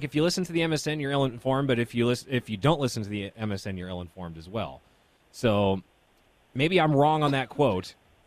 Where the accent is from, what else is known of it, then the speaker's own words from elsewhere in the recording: Kansas City, Missouri, United States; Love to go down and meet some fellow Missourians like myself. I'm from Kansas City.